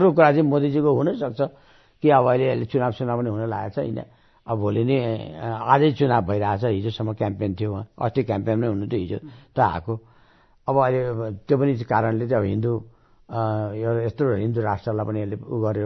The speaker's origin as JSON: {"language": "Nepali", "region": "Koshi Province", "country": "Nepal", "said": "एउटा म झापाको मान्छे हुँ"}